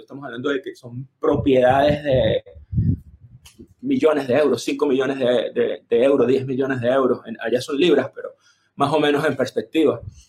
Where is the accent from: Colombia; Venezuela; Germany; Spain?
Venezuela; moved away as an adult; salí de Venezuela a medio de la carrera